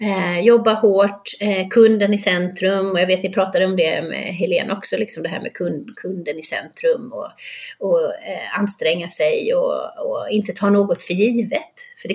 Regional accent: Halmstad, Halland County, Sweden; born or raised there

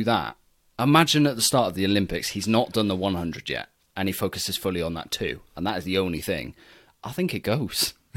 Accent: United Kingdom; we do focus on British swimming a lot because we are British. We like to promote our home nation as much as we can.

